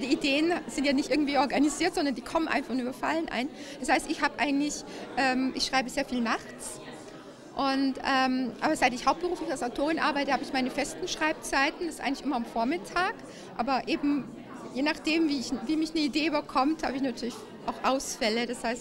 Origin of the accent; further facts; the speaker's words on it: Bavaria, Germany; Ich komme ja aus Bayern.